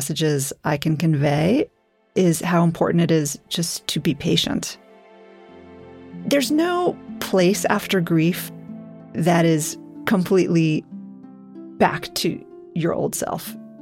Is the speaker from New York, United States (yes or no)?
yes; New York City, New York, United States; I grew up in New York City.